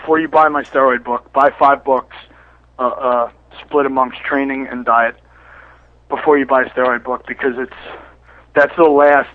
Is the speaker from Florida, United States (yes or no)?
no; New Jersey, United States; I'm from New Jersey, so I mean...